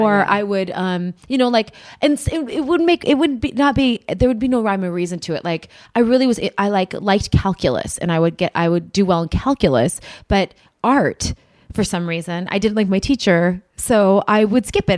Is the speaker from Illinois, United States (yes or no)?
no; New York, United States; I'm a New Yorker.